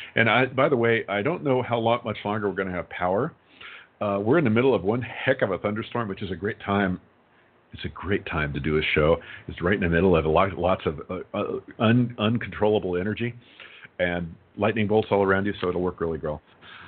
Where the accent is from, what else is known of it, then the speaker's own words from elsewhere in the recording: Scotland, United Kingdom; because I'm a Scottish guy, you know, and I'm a guy.